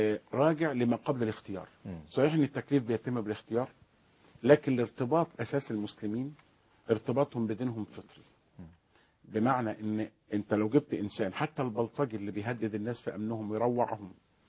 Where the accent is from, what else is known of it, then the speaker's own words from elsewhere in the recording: Egypt; عندنا في مصر